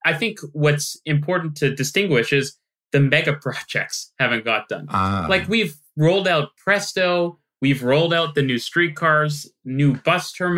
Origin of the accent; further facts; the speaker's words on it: Vancouver, British Columbia, Canada; I grew up in Vancouver, and I would say Vancouver does it really well.